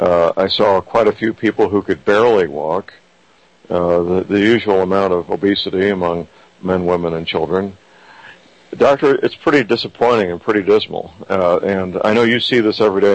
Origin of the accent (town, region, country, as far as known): St. Louis, Missouri, United States; born or raised there